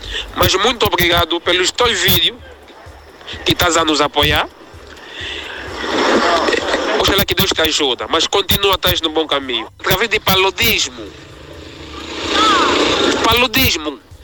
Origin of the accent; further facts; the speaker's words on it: Angola; Angola não tem de riqueza? Temos tudo. Mas... Bom, mano, sobrevivemos no lixo. Vejo muitas famílias da minha terra comendo no lixo, meu irmão.